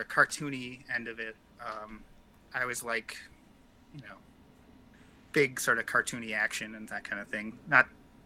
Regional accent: Minneapolis, Minnesota, United States; I'm from Minnesota. That's where here is, Minneapolis. It was a lot cheaper because I could live at home.

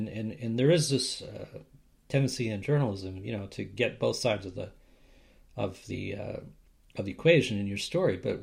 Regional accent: New York, United States; I'm from New York.

